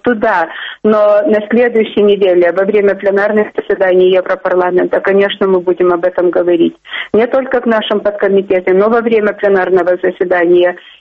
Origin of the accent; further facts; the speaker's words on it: Lithuania; я из Литвы